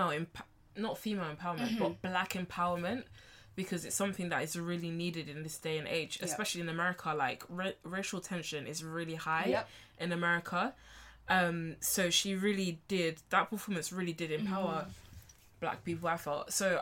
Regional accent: London, United Kingdom; Like, listen, I'm British, I was born and raised in London

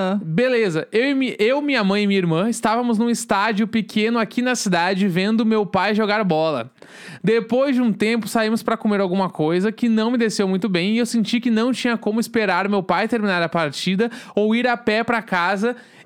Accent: Osório, Rio Grande do Sul, Brazil; eu sou de Osório. Osório é muito foda.

